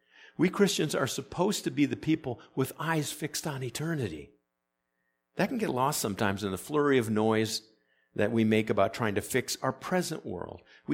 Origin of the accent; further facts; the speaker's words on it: Michigan, United States; Folks, it's because I grew up in the Upper Peninsula that I don't love this stuff. Up there, it felt as if spring would never arrive, as if the snow would never go away.